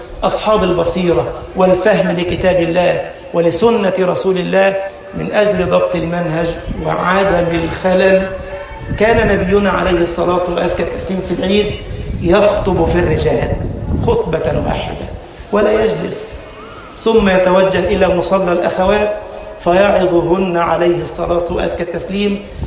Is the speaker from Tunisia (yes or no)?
no; Egypt; اجعل بلدنا مصر أمنا أمانا، سخاء رخاء.